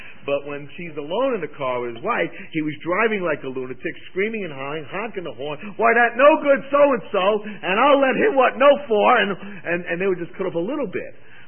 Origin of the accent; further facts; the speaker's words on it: New York City, New York, United States; And I'm the boy from New York City.